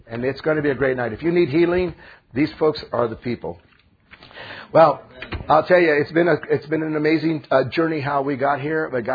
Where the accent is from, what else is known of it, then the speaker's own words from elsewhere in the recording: California, United States; my wife and I came from California. We were from Calvary Chapel, as Pastor Kevin had mentioned, and we've been up here for 19 years